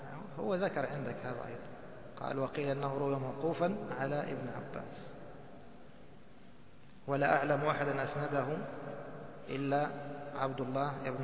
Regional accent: Egypt; أول شيء يعرض عنه كما يقولون عندنا في مصر طنشة

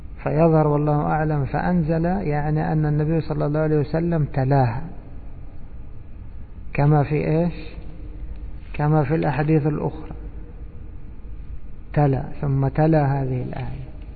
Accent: Egypt; أما احنا عندنا في مصر البرام هذا مفرد

